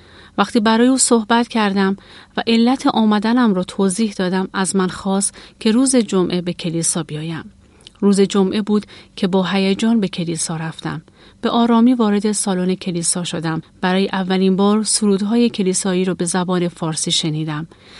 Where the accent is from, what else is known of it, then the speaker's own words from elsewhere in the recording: northern Iran, Iran; born there; در سال 1345 در شمال ایران به دنیا آمدم.